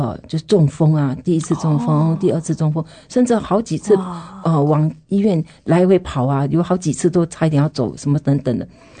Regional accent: Fujian, China; accent: Minnan; 我们是福建人，就是讲闽南话这样，有一点接近这样

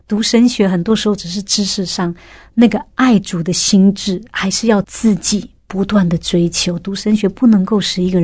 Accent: Taiwan; first language nan; 一个台湾土生土长的孩子，包括我自己在内，这都是很困难的。不要说外语，我以前连国语都讲不好，我家是讲闽南语的。

